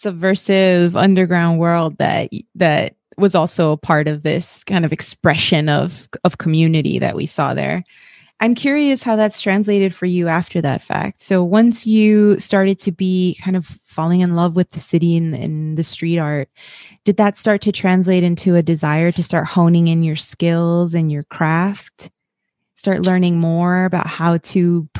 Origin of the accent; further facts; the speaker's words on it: Los Angeles, California, United States; I'm from Southern California, like at Los Angeles.